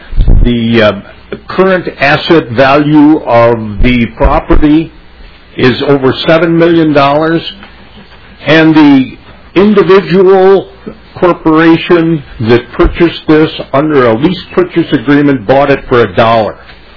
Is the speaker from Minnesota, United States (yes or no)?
yes; Forest Lake, Minnesota, United States; I'm from Forest Lake.